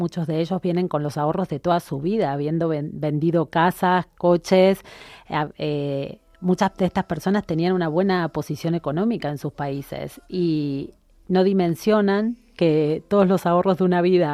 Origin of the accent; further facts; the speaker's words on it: Argentina; moved away as an adult; Yo también soy migrante, soy argentina. Cuando llegué aquí hace 22 años ya, no pasaba esto.